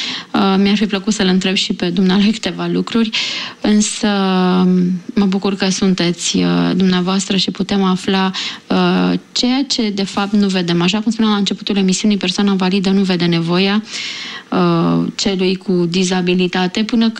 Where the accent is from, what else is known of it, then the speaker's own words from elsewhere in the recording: Romania; Mie îmi place să spun că sunt român și îmi place țara mea